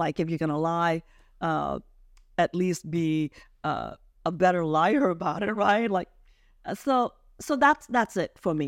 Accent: California, United States; I'm from California. I'm pure Asian, you know?

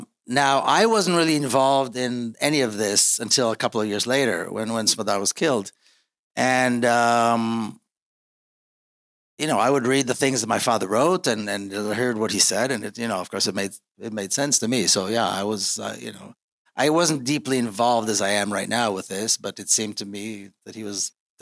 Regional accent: Jerusalem, Jerusalem District, Israel; Now, I grew up in Jerusalem, not far from one of these communities, the ultra-Orthodox communities in Jerusalem. And being a good Israeli

